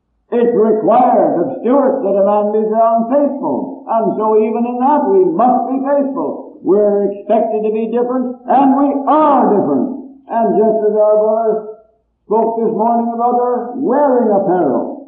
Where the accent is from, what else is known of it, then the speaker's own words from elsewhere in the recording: Quebec, Canada; now in United States; Of course, I was born in Quebec myself and went to school there.